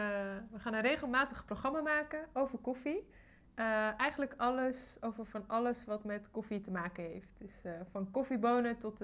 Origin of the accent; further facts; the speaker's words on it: Friesland, Netherlands; now in The Hague, Netherlands; Ik kom uit Friesland en ik woon sinds 2 jaar in Den Haag.